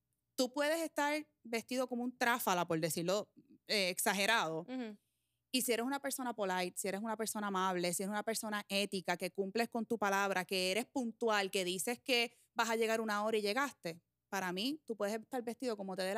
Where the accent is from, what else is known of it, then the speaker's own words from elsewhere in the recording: Puerto Rico; porque como buenos puertorriqueños muchas veces no las comemos